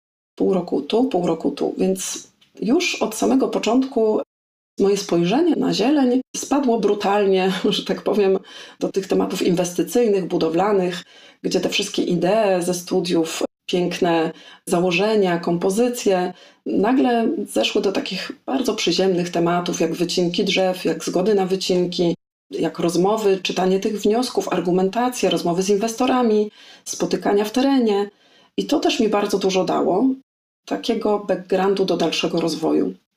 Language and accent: Polish; Wrocław, Lower Silesian Voivodeship, Poland; jestem z Wrocławia i całe tutaj moje życie, w zasadzie wyjeżdżając tylko no, krótko do innych krajów